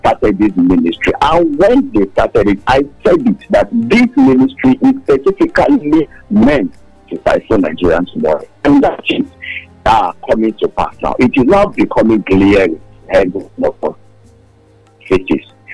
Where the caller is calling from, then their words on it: United States; I'm calling from America.